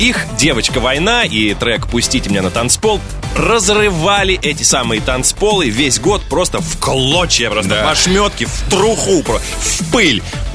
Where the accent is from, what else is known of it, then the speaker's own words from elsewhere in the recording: Lipetsk, Lipetsk Oblast, Russia; Ты же из Чистополя, я из Липецка.